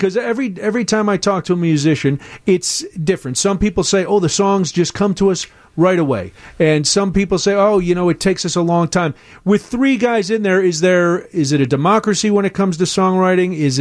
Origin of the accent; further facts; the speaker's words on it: Glenwood, Illinois, United States; Yeah, because I grew up in the south suburbs as well, so I'm very familiar with Crete. I'm from Glenwood, so not too far.